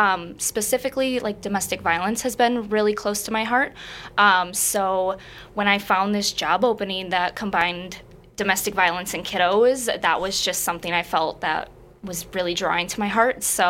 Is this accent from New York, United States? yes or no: no; Wisconsin, United States; Yeah, I'm from Central Wisconsin.